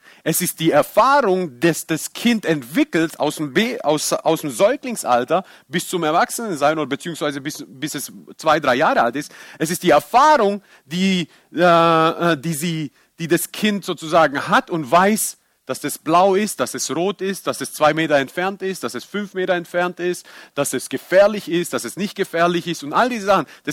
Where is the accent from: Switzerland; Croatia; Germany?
Croatia; German is a second language; ich als Kroate musste meinen kulturellen Hintergrund wirklich sehr stark loswerden